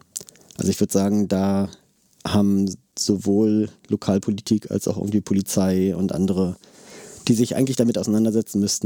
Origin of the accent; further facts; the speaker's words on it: Berlin, Germany; Ich bin auch in der Nähe der Konrad-Wolf-Straße aufgewachsen, wo an den Wochenenden, wenn da BFC-Spiele waren, schwieriges Pflaster war